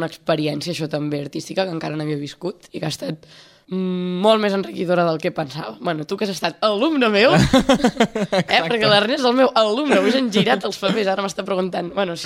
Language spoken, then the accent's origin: Catalan; Sant Celoni, Catalonia, Spain; quan em pregunten d'on soc, doncs dic de Sant Celoni, perquè és el lloc on faig vida. Però resulta que teòricament visc a Palau, perquè jo visc al Virgili, que és un barri que pertany a Palau